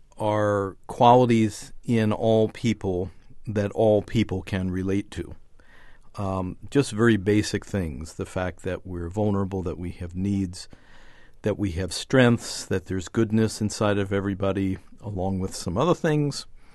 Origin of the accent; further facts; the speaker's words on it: Philadelphia, Pennsylvania, United States; I was born in Philadelphia and went into public radio as an intern in my junior year in high school, where I was attending an alternative public high school just outside of Philadelphia